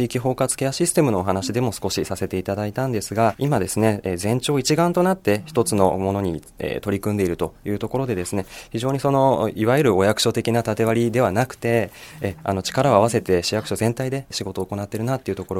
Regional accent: Fujisawa, Kanagawa, Japan; そうですね、藤沢で生まれ育っています。

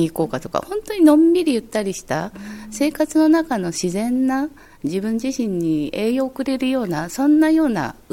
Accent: Shizuoka, Japan; 静岡の出身なので、はい、海沿いとか山沿いとかドライブも好きですし

